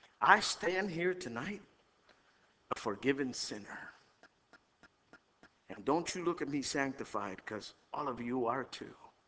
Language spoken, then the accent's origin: English; United States; I love America. I'm an American.